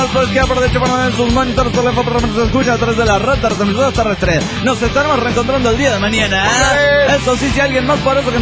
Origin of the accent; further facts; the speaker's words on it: Mérida, Yucatán, Mexico; de Mérida, Yucatán.